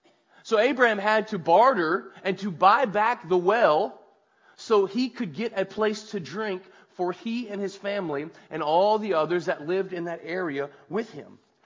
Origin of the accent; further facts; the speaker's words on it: Kentucky, United States; I'm from Kentucky.